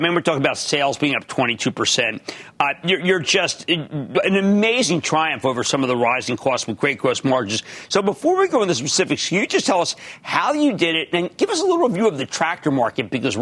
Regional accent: New Jersey, United States; Oliver in my home state of New Jersey.

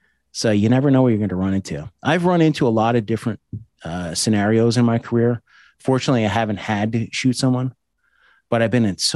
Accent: East Coast, United States; And then I'm also from the East Coast.

